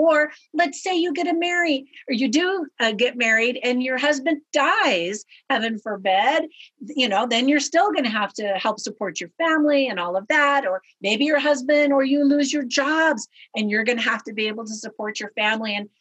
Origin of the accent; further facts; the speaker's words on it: California, United States; now in Las Vegas, United States; But we've now been here actually for almost 10 years in Las Vegas. But I loved growing up in California.